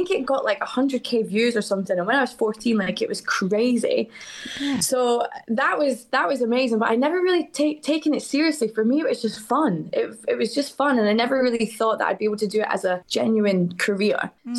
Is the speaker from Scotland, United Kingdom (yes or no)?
yes; Scotland, United Kingdom; also born or lived in Basildon; that's like my hometown. That's where I'm born and bred. But I was raised in Scotland since I was like five or 6 years old. So hence the accent. But Essex is still an Essex girl, you know. Might have a Scottish accent, but still Essex girl.